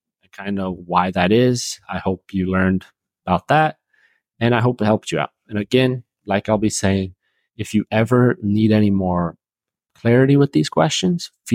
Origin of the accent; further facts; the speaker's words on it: Seattle, Washington, United States; Like I grew up here in the Seattle area, so I'm locked in this market.